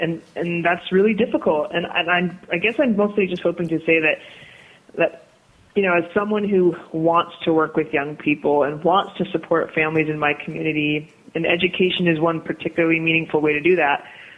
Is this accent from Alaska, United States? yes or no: yes; Dillingham, Alaska, United States; I was born and raised here in Alaska. I grew up in Dillingham.